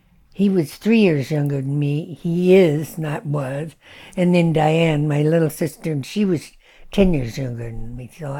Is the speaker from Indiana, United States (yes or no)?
no; Fairbanks, Alaska, United States; also born or lived in McGrath; Yeah, I was born in McGrath, yeah. And grew up till I was about 3, 4, 5 years old. And then we went and moved to Fairbanks because they had to go to school.